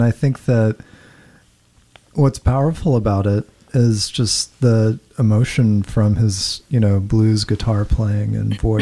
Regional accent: Austin, Texas, United States; I should say too that I'm from Austin.

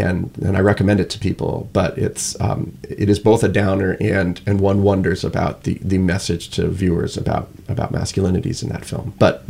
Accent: United States; and I told him I was from America

